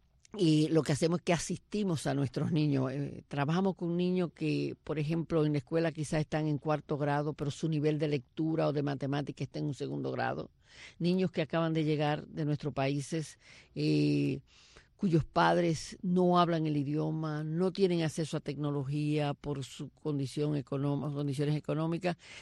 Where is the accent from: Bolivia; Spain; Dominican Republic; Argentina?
Dominican Republic; lo que somos los dominicanos, que nada más no somos merengue y pelota, somos mucho más.